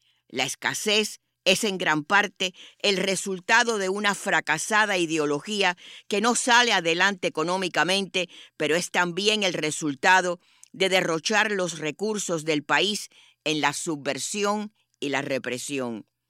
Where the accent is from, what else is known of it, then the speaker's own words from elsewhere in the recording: Cuba; Como cubanos, merecemos algo mejor.